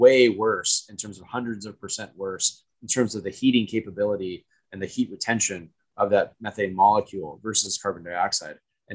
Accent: United States; as an American person, you know, you can participate in the Bitcoin network

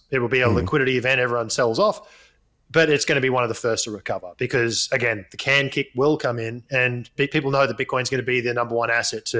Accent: Australia; Because as an Australian, that's what concerns me, is the fact that we are dependent on other nations for our energy supplies.

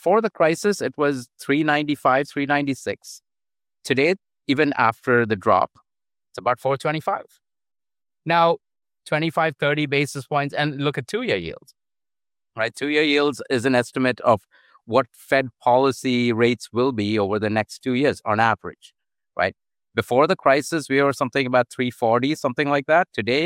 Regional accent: Oman; I grew up in the Middle East, actually, in Oman.

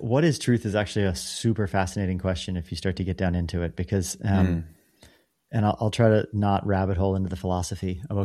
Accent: United States; I grew up in America

